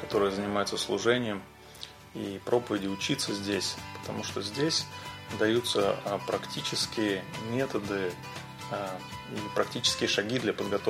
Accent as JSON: {"language": "Russian", "region": "Moscow", "country": "Russia", "said": "я из Москвы"}